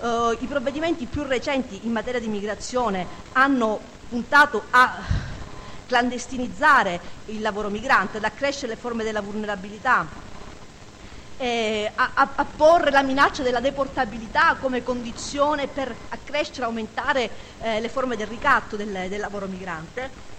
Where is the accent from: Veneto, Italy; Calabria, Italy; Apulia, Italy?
Calabria, Italy; e lo dico da calabrese, lo dico perché conosco quel territorio